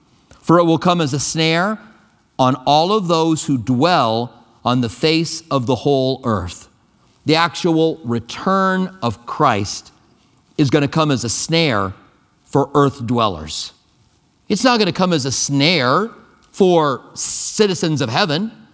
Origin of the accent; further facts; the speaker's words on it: United States; First of all, that I'm an American.